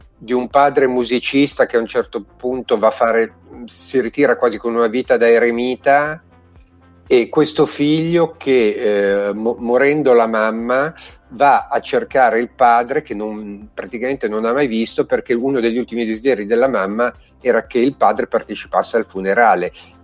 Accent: Bergamo, Lombardy, Italy; Vabbè, sono di Bergamo, che vuoi farci?

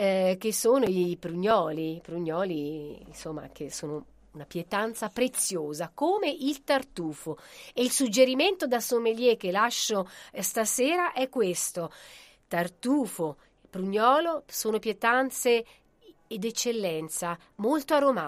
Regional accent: Tuscany, Italy; born there; allora mercoledì prossimo con una vallata a me particolarmente cara, la Valdichiana.

